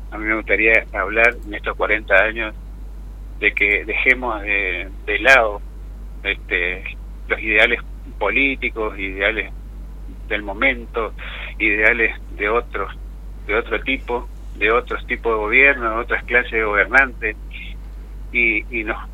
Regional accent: Paso de los Libres, Corrientes, Argentina; Yo soy oriundo de Paso de los Libres.

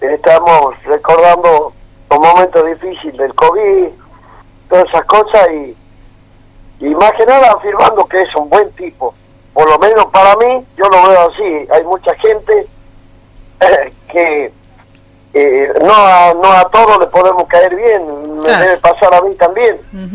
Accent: Chaco, Argentina; es chaqueño y es de la gente de donde vengo yo.

